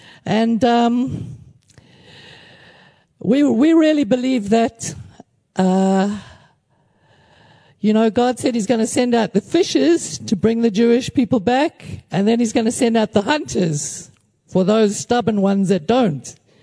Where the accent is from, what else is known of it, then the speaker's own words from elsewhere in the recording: South Africa; also born or lived in Kenya / London, United Kingdom; now in Cyprus; I was born in Kenya, grew up in South Africa, then London 13 years, and now I'm doing my practicum, my Bible college practicum in Cyprus